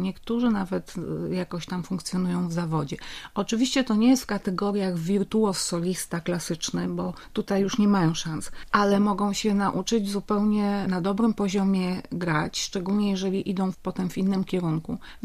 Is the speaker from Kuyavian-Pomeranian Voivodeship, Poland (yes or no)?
no; Silesian Voivodeship, Poland; Ja pochodzę ze Śląska i w takiej rodzinie się wychowałam.